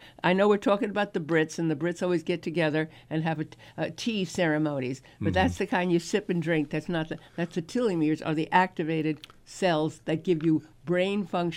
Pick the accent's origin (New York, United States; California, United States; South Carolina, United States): New York, United States; Brooklyn; accent: Brooklyn; When I was in acting school, drop your Brooklyn accent. I said, drop my Brooklyn accent? I'd have to drop myself. That's where I'm from.